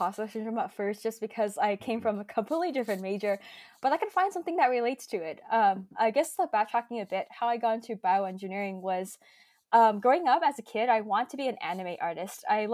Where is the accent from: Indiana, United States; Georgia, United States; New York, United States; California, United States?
California, United States; And also growing up in the Bay Area, like a lot of kids, and especially like growing up with an immigrant family